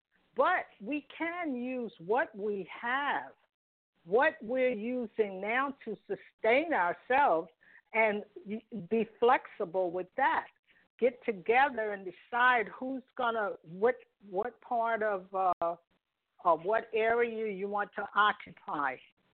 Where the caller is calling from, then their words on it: New Jersey, United States; I'm calling from New Jersey.